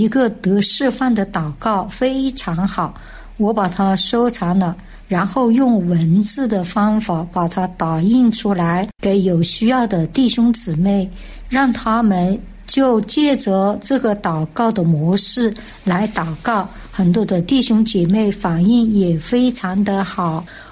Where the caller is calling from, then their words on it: Chongqing, China; 我是重庆的